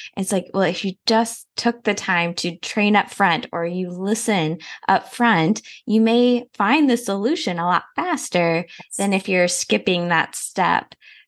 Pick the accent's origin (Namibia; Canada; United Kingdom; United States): United States; Alabama; I grew up in Alabama, so I'm a good Southern girl.